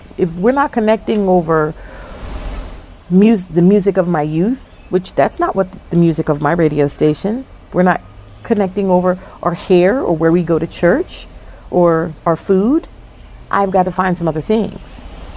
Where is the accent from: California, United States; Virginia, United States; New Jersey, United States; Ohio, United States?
New Jersey, United States; They know I was raised in Jersey.